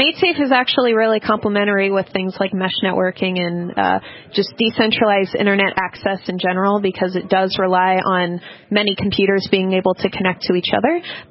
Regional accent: Massachusetts, United States; now in San Francisco, United States; I'm actually from Massachusetts and recently moved to San Francisco just for a change.

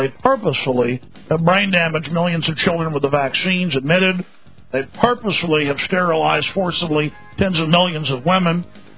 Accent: Texas, United States; And no, I'm from Texas

